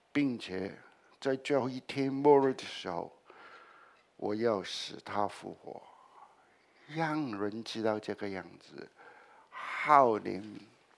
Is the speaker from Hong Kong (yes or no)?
yes; Hong Kong; 我是从香港来，也是香港出生的，在我这个年纪啊